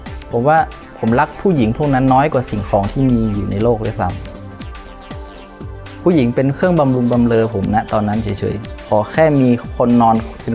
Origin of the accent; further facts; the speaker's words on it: Lamphun, Thailand; เราทำให้เราดำรงชีวิตอยู่ในจังหวัดลำพูนบ้านเกิดเราเนี่ยมีอย่างมีความสุข